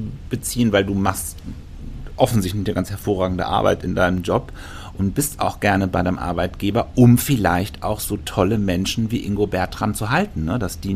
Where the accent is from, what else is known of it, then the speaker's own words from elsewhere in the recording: North Rhine-Westphalia, Germany; Das heißt, es strahlt auch in meine Heimat ins Sauerland rein.